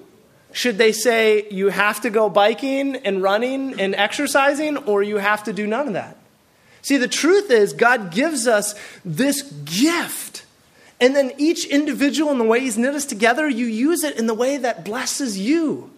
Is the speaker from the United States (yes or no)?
yes; Portland, United States; I come from the Portland area, and man, it is church city, and we divide ourselves over the strangest things, right?